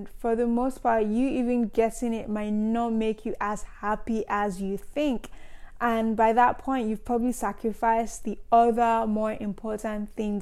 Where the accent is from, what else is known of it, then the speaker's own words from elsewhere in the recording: Nigeria; growing up in Nigeria, you know, being in schools that I never really liked.